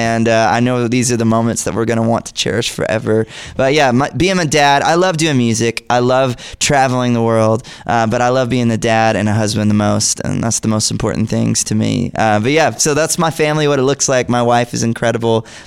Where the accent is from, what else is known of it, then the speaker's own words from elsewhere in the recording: Georgia, United States; I grew up in Georgia. It's pretty far from here.